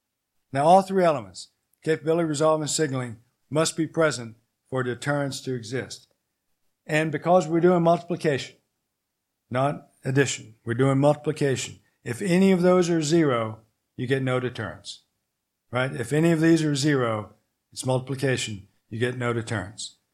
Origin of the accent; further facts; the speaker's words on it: Tennessee, United States; Because I'm from Tennessee, if you can't tell already, I'm sometimes accused of simplifying the complex into something that's easier to understand.